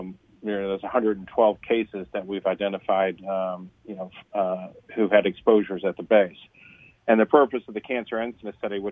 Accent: Winter Haven, Florida, United States; I was born there, but that's not my hometown. I grew up in Winter Haven, Florida.

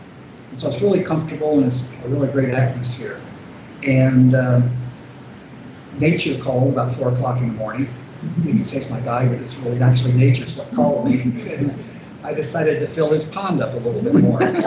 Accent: Phoenix, Arizona, United States; I'm from the Phoenix area, and I've been following James for quite a while

